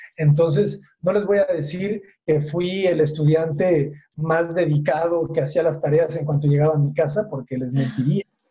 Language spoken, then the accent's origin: Spanish; Los Mochis, Sinaloa, Mexico; moved away as an adult; now in Guadalajara, Mexico; yo soy de Los Mochis, yo viví en Los Mochis, allá nací y me vine a estudiar a Guadalajara.